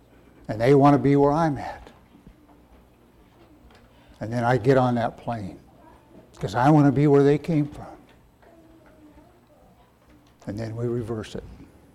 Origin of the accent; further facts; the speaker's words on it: Grand Junction, Colorado, United States; now in Phoenix, United States; I grew up in Grand Junction, Colorado, as most of you know, maybe some out there don't know, and I moved to Phoenix in 1972.